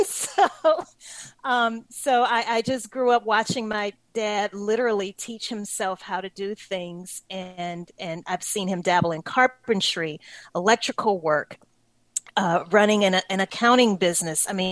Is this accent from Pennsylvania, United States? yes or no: no; Louisiana, United States; Well, see, I'm from Louisiana, so I tell people all the time, Louisiana is very different from the rest of the South.